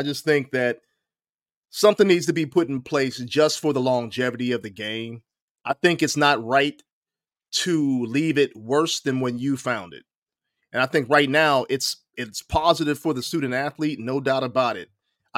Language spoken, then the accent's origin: English; Pennsylvania, United States; moved away as an adult; I grew up in Western PA. Football is life in Western PA.